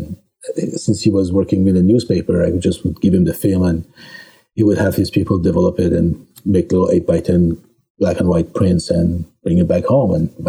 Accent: Montpellier, Occitania, France; In the southern France, there's a city called Montpellier, which is right by the Mediterranean Sea. I was there going to school, high school, and all that.

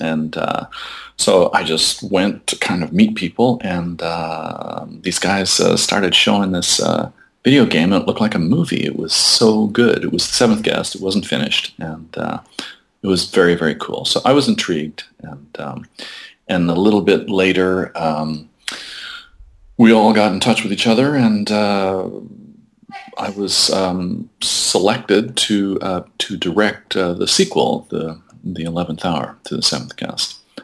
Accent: Toronto, Ontario, Canada; now in Redondo Beach, United States; Well, I am currently from Southern California. I live in Redondo Beach, which is South Bay, Los Angeles. But I'm from Toronto, Canada, originally.

